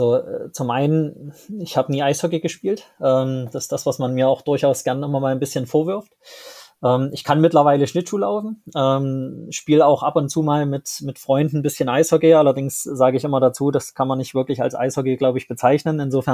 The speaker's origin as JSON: {"language": "German", "region": "Saxony", "country": "Germany", "tie": "born or raised there", "said": "wo ich herkomme, also im vogtländischen Bereich, in Sachsen, um das genauer zu erklären, so sehr zwischen Chemnitz und Hof"}